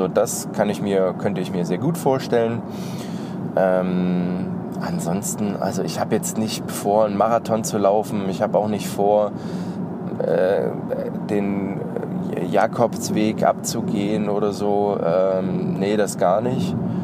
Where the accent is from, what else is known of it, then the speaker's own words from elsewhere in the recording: eastern Germany, Germany; weil ich stamme ja aus dem Osten.